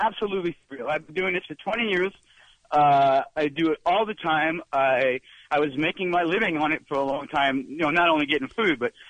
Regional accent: Simi Valley, California, United States; I'm from Simi Valley.

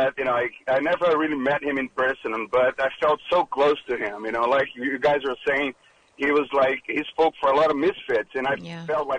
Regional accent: Brazil; now in United States; You know, I'm from another country. I'm from Brazil, and I've been listening to … since the early 80s. And, you know, I've been living in this country since 1994

